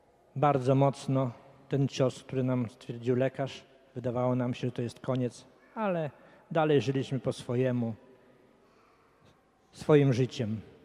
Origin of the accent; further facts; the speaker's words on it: Biała Podlaska, Lublin Voivodeship, Poland; Moja kochana żona Jasia … Jesteśmy z Białej Podlaskiej.